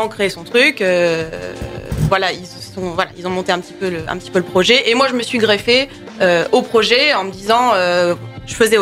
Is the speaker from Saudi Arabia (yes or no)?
no; Évreux, Normandy, France; Simon et moi, effectivement, on est nés à Évreux, on a grandi à Évreux, on a fait jusqu'à notre lycée.